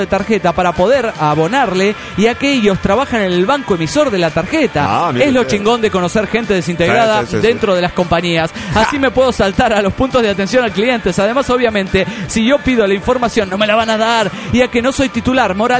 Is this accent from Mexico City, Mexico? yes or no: yes; Mexico City, Mexico